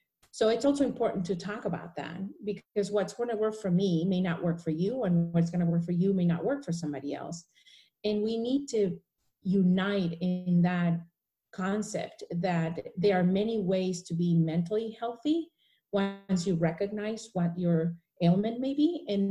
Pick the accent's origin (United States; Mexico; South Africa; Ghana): Mexico; Mexico City; I'm from Mexico City, so you know that. I may not be saying that right.